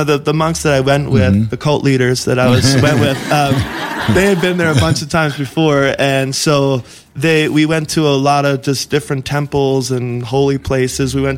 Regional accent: South Carolina, United States; But I'm from South Carolina. I never expected to like be influenced by India.

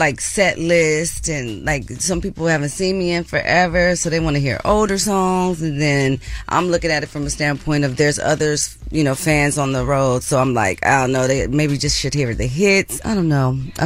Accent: Oakland, California, United States; I'm just like, I'm from Oakland.

